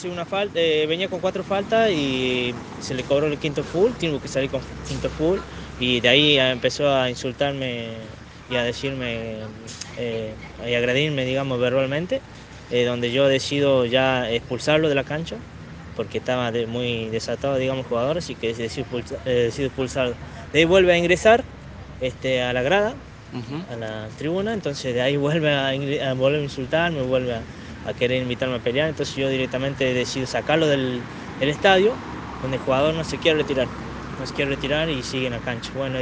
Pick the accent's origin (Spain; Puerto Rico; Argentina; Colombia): Argentina; Tucumán; como yo vengo de Tucumán